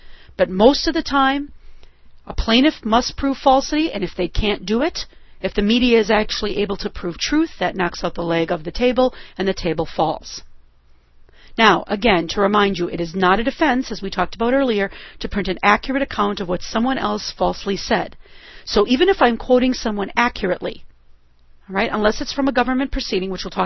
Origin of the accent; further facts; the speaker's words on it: Wisconsin, United States; Senator Proxmire from my home state of Wisconsin